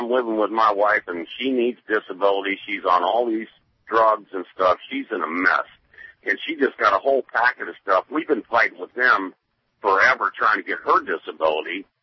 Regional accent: Georgia, United States; There's some boys there with Georgia tags, and I stopped and I talked to them because I'm from Georgia, you know

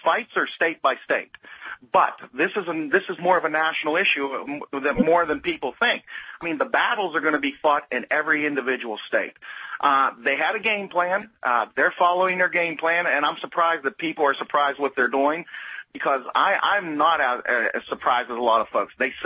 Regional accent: Pennsylvania, United States; You know, and we're from Pennsylvania.

